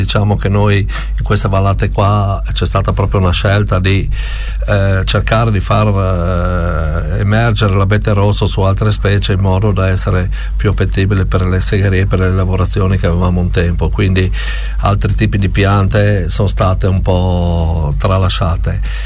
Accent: Arta Terme, Friuli-Venezia Giulia, Italy; io sono di Arta Terme, noi abbiamo boschi

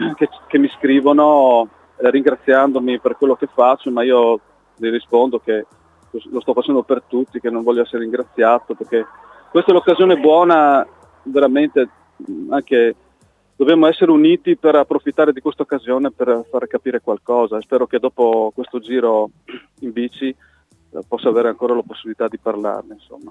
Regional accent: Cividale, Friuli-Venezia Giulia, Italy; born there; delle persone della mia città natale, da Cividale

